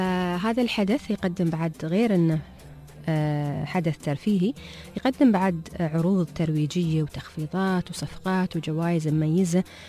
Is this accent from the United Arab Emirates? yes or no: yes; Dubai, United Arab Emirates; موجودة عندنا في دبي